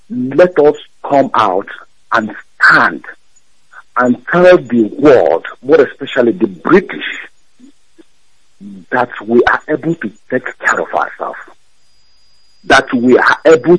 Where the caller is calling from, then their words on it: Ukraine; I'm calling from Ukraine.